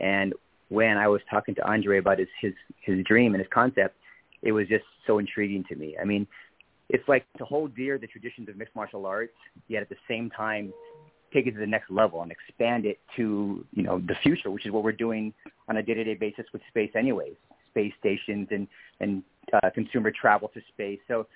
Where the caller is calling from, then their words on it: Los Angeles, California, United States; from Los Angeles, California.